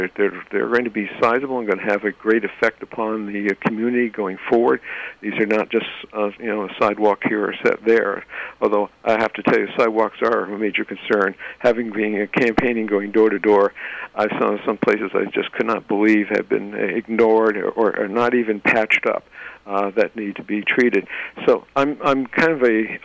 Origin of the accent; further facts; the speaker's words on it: Millerton, New York, United States; also born or lived in Sharon; I was born in Sharon at the hospital, but I was brought up in Millerton, so this has been my hometown and my lifelong place of living.